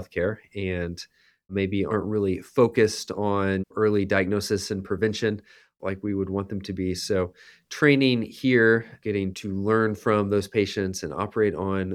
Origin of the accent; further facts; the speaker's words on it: Louisville, Kentucky, United States; So I grew up in Louisville, Kentucky, went away for undergrad and decided it was time to come back to my home state for medical school.